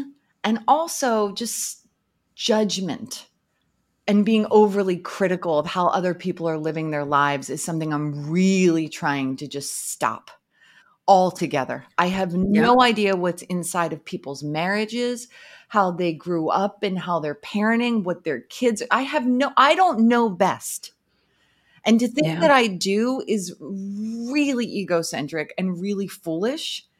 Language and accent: English; United States; I'm Italian American. I grew up in this very aggressive city.